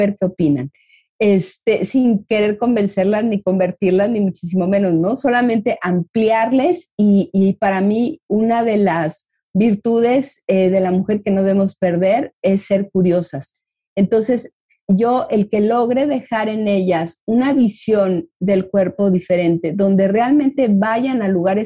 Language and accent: Spanish; Mexico; de pronto también como mexicanos veo ahí una tendencia a dale, aunque no sepas, hazlo